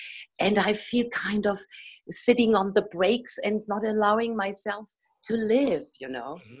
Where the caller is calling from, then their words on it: Germany; English is a second language; I'm calling from Germany.